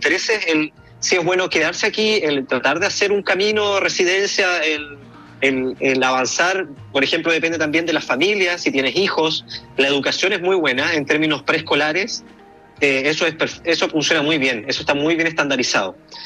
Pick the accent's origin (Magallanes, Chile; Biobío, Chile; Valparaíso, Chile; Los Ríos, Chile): Magallanes, Chile; Punta Arenas; yo soy de la Patagonia, yo soy de Punta Arenas, de la región de Magallanes, la ciudad que mira la Antártica